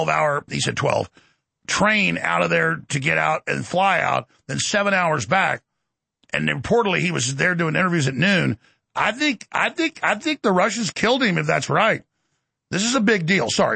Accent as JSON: {"language": "English", "town": "Dallas", "region": "Texas", "country": "United States", "tie": "born or raised there", "said": "When I was a little kid growing up in Dallas, I loved it."}